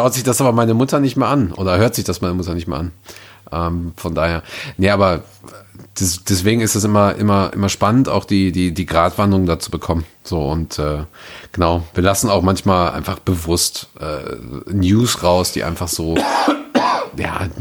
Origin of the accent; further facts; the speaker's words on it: North Rhine-Westphalia, Germany; Ich weiß, ich bin aus dem Ruhrpott.